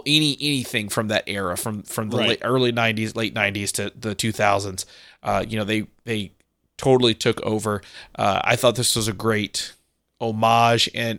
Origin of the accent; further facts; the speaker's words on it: Louisiana, United States; Growing up in Southern Louisiana, being, you know, a couple of hours from New Orleans